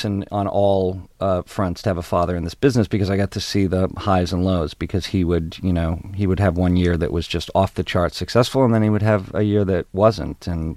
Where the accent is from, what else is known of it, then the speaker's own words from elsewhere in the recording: Ottawa, Ontario, Canada; I grew up in Canada, in Ottawa, Canada, and. You know, with my mom